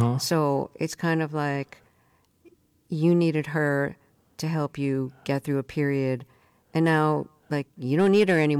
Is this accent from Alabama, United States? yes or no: no; Brooklyn, New York, United States; And I'll say, I'm from Brooklyn, and I had to look up what a gravel weed was.